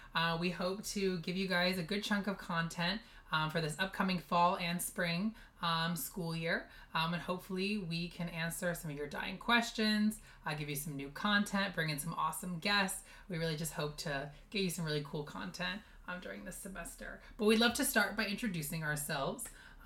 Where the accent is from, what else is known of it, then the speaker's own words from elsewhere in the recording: Sandy Hook, Connecticut, United States; moved away; And I'm actually from the East Coast. So I'm from all the way in Sandy Hook, Connecticut. That's where I was born and raised. Yeah. So I definitely traveled a bit to come to California.